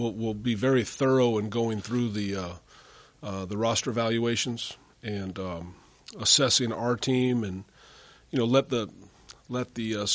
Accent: Hayward, California, United States; I grew up in Hayward. I'm back home. I love the fact that I'm back home

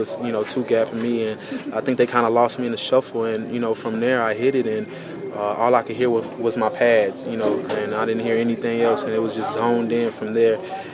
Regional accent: Alexandria, Louisiana, United States; I'm from Alexandria, Louisiana. I went to Southern Miss, battled injuries, undrafted, trial guy, make the 53, and then come back home in your home state

